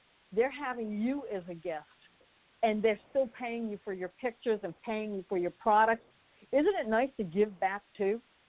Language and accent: English; New Hampshire, United States; accent: southern; Hey, listen, I'm from New Hampshire. You know, I'm from New Hampshire. I've got a southern accent, and I sound like I'm from the Bronx at times.